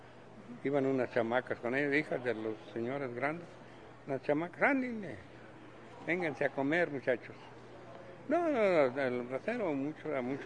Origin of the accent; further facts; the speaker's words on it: Mexico; Y... somos mexicanos, ¿verdad?